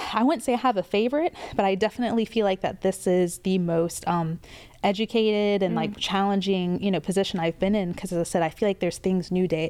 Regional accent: Hampton, Virginia, United States; also born or lived in Petersburg / Douglasville; So I've been a resident of Hampton pretty much my entire life. My dad was in the Army, so I was born up in Petersburg, came all the way down here.

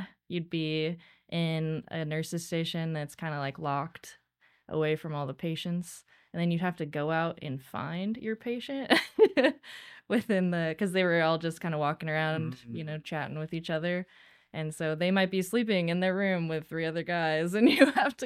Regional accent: Idaho, United States; I was born and raised in Idaho. So I've been a nurse in Idaho for about 8 years or so.

